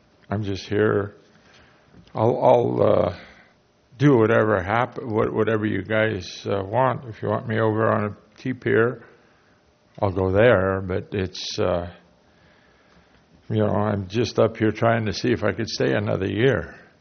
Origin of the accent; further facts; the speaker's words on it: Avila Beach, California, United States; I was not born here. I was born in Avila and raised in Avila.